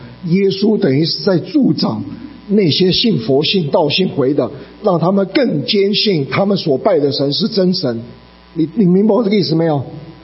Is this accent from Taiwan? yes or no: yes; Taiwan; 当然我从台湾来我没有资格讲这个话